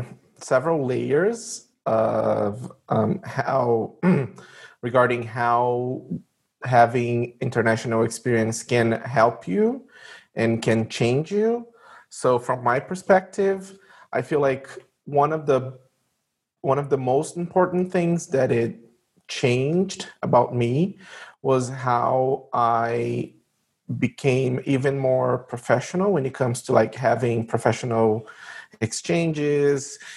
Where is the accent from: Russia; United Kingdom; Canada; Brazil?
Brazil; São Paulo; English is a second language; So I'm from Brazil. I'm a former Fulbright scholar. I taught Portuguese in the United States for a year, for two semesters, and I'm originally from the state of São Paulo in Brazil.